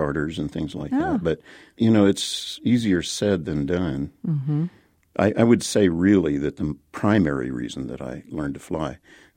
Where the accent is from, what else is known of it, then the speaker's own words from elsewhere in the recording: Las Cruces, New Mexico, United States; I was raised in Las Cruces because when I was born, the only hospital in Las Cruces was a little clinic. And so my mother came down here to have me.